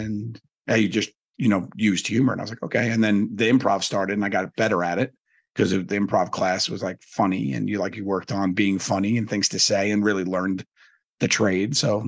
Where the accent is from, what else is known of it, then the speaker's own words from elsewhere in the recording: Staten Island, New York, United States; But yeah, so growing up in Staten Island was a thing.